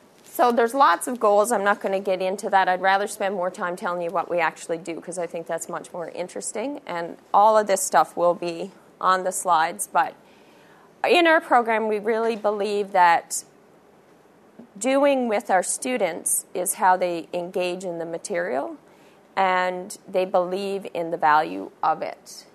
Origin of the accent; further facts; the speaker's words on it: Edmonton, Alberta, Canada; I'm from Edmonton, Alberta, Canada.